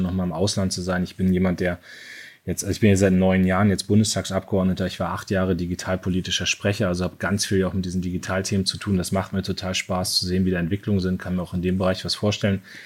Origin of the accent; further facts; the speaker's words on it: Munster, Lower Saxony, Germany; also born or lived in Soltau; ich bin in Soltau geboren, in Munster, also nicht Münster, sondern Munster aufgewachsen, in Lüneburger Heide